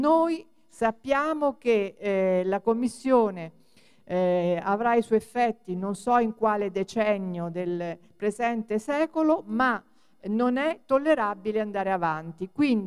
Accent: Rome, Lazio, Italy; il mio comitato si chiama Salute e Ambiente EUR, quindi vengo dall'EUR.

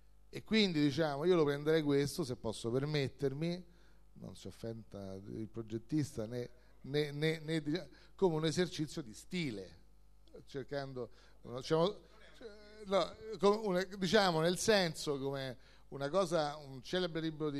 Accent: Rome, Lazio, Italy; io sono cresciuto a Donna Olimpia, grandi palazzi fatti negli anni 60

